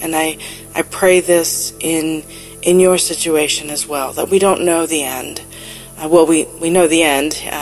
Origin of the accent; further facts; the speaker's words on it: California, United States; now in Tennessee, United States; Pray for California. I'm originally from California. I've only lived in Tennessee for about 15 years